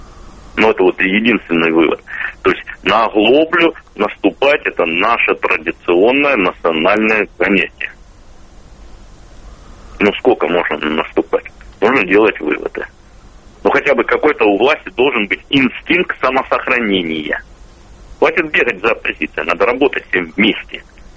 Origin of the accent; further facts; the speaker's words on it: Krasnodar, Krasnodar Krai, Russia; Ну, я вот вырос в Краснодаре, я родился в Краснодаре.